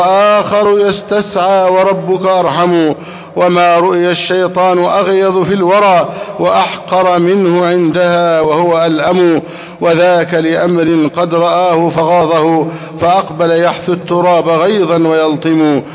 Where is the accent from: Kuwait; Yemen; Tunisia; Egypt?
Egypt; اللهم احفظ بلدنا مصر أمنا أمانا سخاء رخاء